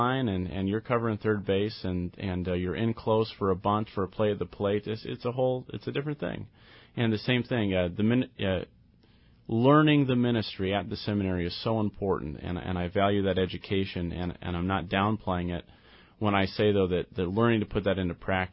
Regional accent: McCook, Nebraska, United States; McCook, Nebraska. So say hello to everybody listening on AM 1360, KNG in McCook.

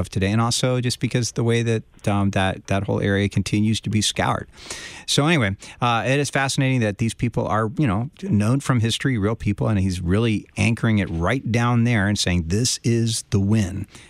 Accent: Maryland, United States; I grew up in Maryland where we had a lot of Jewish families, and I had many friends, Jews, growing up

